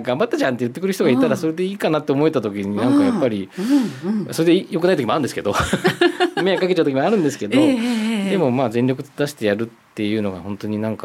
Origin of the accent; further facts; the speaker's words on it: Sagamihara, Kanagawa, Japan; 私ここ生まれ育ちなんで相模原で、